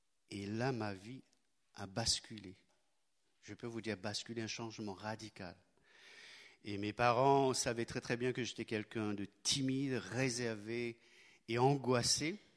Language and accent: French; Mauritius; first language Mauritian Creole; French is a second language; J'ai toujours composé dans ma langue maternelle, le mauricien, bien sûr.